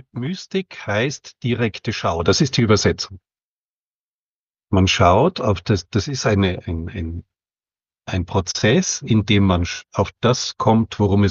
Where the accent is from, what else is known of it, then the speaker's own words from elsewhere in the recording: Bavaria, Germany; Ich komme aus Bayern